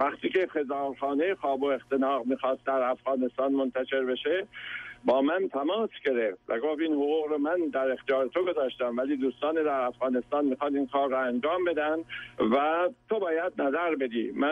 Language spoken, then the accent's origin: Persian; Khorasan, Iran; یعنی مسئله اینه که من چون خراسانی هستم، بله، وقتی این کتاب رو خوندم هیچ مشکلی نداشتم